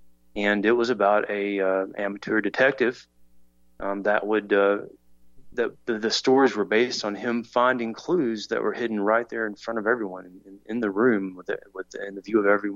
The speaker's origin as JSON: {"language": "English", "region": "Kentucky", "country": "United States", "said": "A little bit about me. … from Kentucky."}